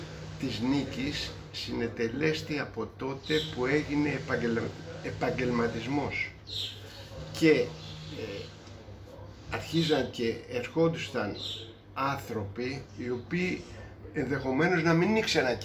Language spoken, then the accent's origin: Greek; Nea Ionia, Attica, Greece; γιατί μεγαλώσαμε στη Νέα Ιωνία